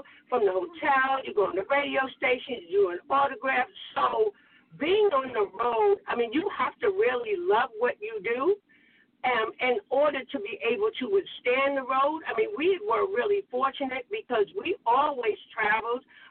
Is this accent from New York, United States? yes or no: yes; New York, United States; I think came about us singing in front of the mirror in the projects because we grew up in Lafayette Gardens